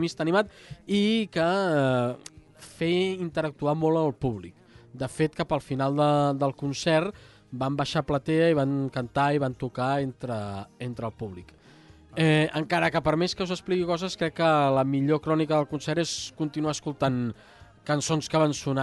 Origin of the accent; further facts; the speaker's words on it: Castelldefels, Catalonia, Spain; Però recordeu que sóc de Castefa, com diuen.